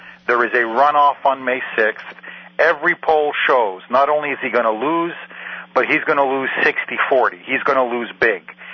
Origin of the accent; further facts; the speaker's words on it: Montreal, Quebec, Canada; born there; I speak French, not as good as my wife, but I speak French because both my wife and I were born in Montreal, Canada. So we learned English and French in school.